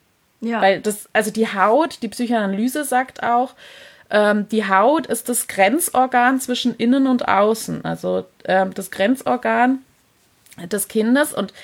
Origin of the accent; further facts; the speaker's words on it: Pforzheim, Baden-Württemberg, Germany; Aber genau, ich komme aus der Pforzheimer Gegend.